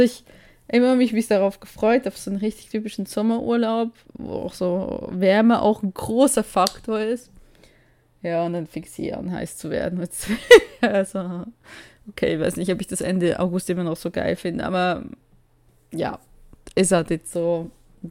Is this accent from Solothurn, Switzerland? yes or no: no; Bern, Switzerland; beziehungsweise ich komme ja aus dem Kanton Bern